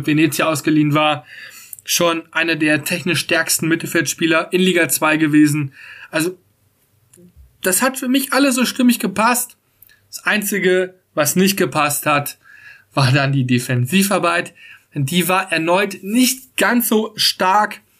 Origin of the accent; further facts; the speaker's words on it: North Rhine-Westphalia, Germany; born there; Ich komme ja gebürtig aus der Nähe von Münster.